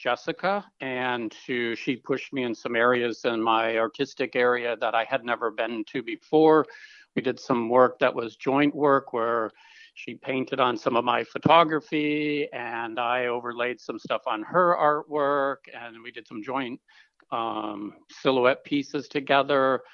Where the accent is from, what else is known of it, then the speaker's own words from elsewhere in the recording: North Dakota, United States; growing up in North Dakota, I was always in nature, and the beauty of North Dakota still resides with me.